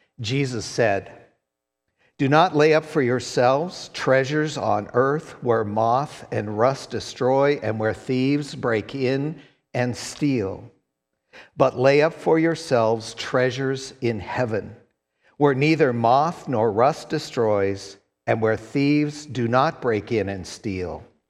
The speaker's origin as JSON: {"language": "English", "town": "Englewood", "region": "Colorado", "country": "United States", "tie": "born or raised there", "said": "I grew up in Englewood, a suburb of Denver. We never locked our doors."}